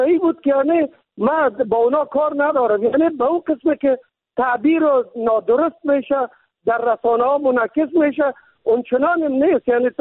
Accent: Kabul, Afghanistan; با وجود که من از کابل هستم، یعنی در قوم تاجک ولی مسلمان افغان دوست.

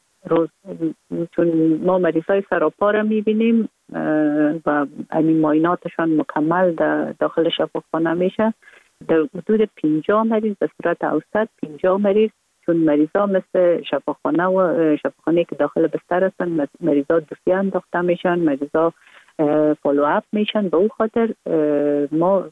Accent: Kabul, Afghanistan; ما در کابل به دنیا آمدیم، اصلا از طرف پدر از ننگرهار و از طرف مادر از کابل هستیم. در کابل به دنیا آمدیم

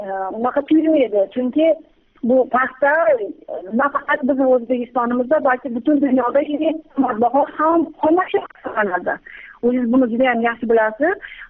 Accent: Fergana Region, Uzbekistan; Farg'onadanman, jurnalistman.

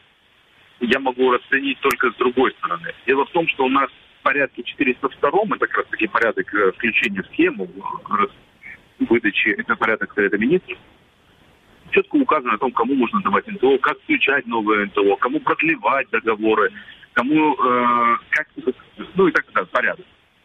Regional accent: Crimea, Ukraine; я крымчанин с рождения своего, нахожусь здесь

